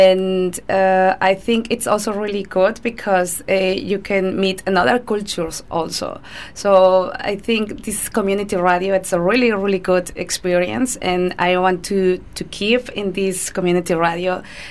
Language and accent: English; Mexico; English is a second language; now in Germany; I come from Mexico, but I'm living in Germany since 5 years ago.